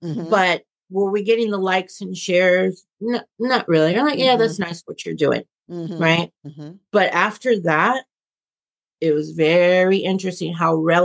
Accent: Oakland, California, United States; I'm originally from Oakland.

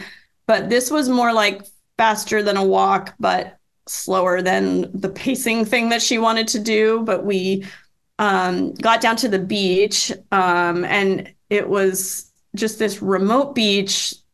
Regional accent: Germany; we are from Germany and we just don't laugh.

